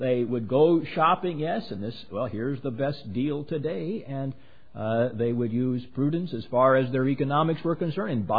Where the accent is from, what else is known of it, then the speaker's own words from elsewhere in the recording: United States; because I am an American Christian, and I live under the Constitution of the United States